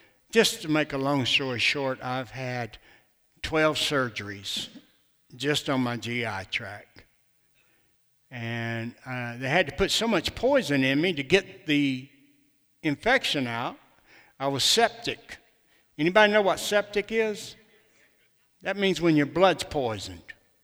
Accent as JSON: {"language": "English", "region": "Alabama", "country": "United States", "said": "I'm from Lower Alabama. So I might not talk just right. I may sound like Forrest Gump sometime. So forgive me for that, but I am a poor, poor country boy that Jesus saved."}